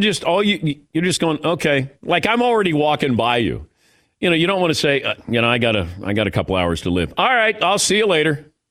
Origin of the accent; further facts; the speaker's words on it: Ohio, United States; Now, growing up in Ohio, it was always a big game, even though the teams weren't very good.